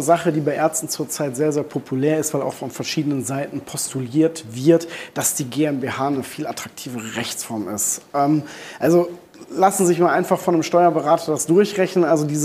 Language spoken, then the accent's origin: German; Duisburg, North Rhine-Westphalia, Germany; ich bin Ruhrgebietskind, ich komme aus Duisburg.